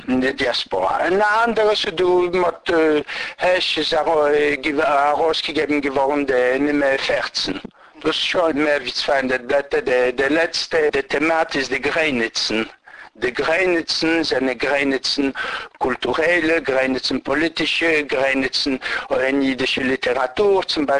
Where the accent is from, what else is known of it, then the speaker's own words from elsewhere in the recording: Dęblin, Lublin Voivodeship, Poland; born there; German is a second language; ich bin noch geboren in Polen, vor dem Krieg. Ich bin geboren in Juli 35.